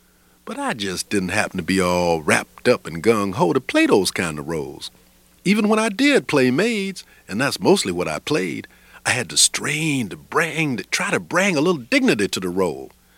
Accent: Mississippi, United States; It's because I grew up in Mississippi listening to natural storytelling

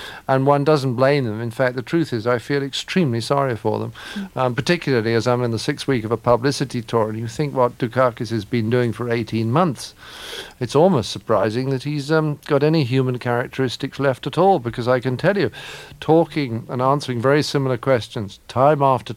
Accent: England, United Kingdom; well, I'm English.

